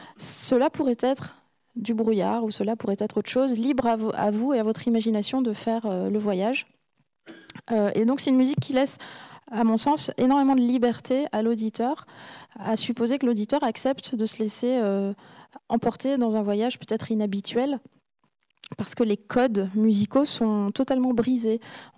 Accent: Aix-en-Provence, Provence-Alpes-Côte d'Azur, France; born there; On m'a inscrit à des cours de piano au conservatoire d'Aix-en-Provence, qui est ma ville natale.

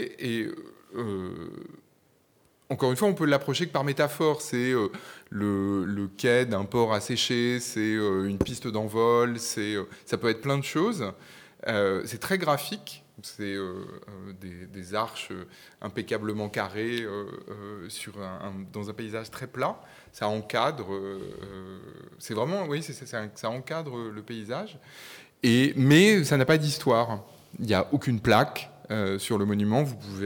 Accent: Orléans, Centre-Val de Loire, France; Donc moi, j'ai grandi à Orléans

